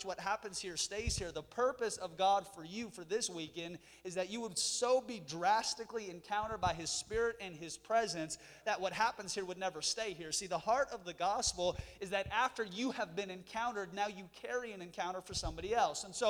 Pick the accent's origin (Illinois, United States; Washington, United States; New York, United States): Washington, United States; Seattle; Originally, I'm from the Seattle area.